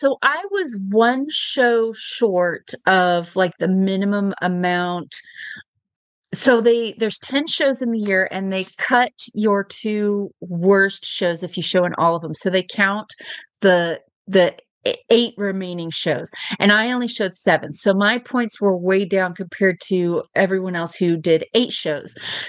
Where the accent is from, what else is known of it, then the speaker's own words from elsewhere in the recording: Kemp, Texas, United States; from Kemp, Texas